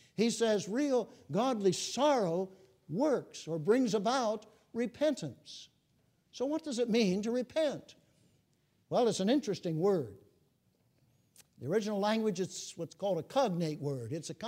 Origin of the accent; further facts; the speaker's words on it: Arizona, United States; Listen, I grew up in Arizona, just 16 miles from one of the Mormon tabernacles, temples.